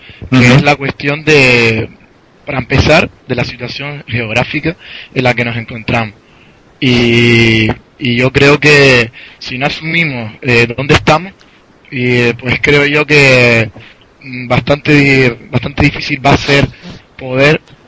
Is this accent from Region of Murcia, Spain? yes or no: no; Canary Islands, Spain; los canarios hemos tenido una relación histórica desde el mismo siglo XV.